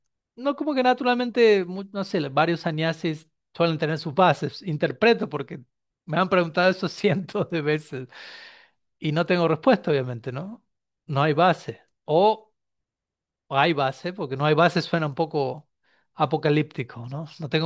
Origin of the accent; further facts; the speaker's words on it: Argentina; now in Argentina (travelling); Previamente me encontraba más tiempo en mi país natal, en Argentina, y quizás viajaba un poco, brevemente, un par de meses al año máximo. Ahora es a la inversa, un mes al año como mucho voy para Argentina